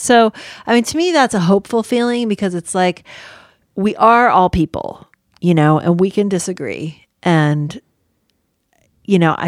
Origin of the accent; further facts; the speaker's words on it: San Francisco, California, United States; my dad's Filipino, my mom's English-Irish. My step-grandma is African-American, and I was raised in San Francisco with hippies and gay people and all kinds of stuff going on.